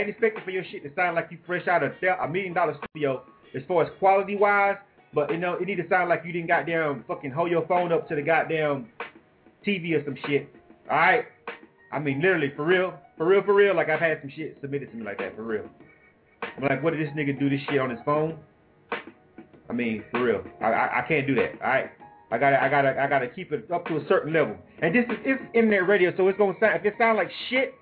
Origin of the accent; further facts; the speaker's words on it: Panama City, Florida, United States; I was born and raised in Bay County, Panama City, Florida, one time for the A50. Everybody from my home team is supporting me.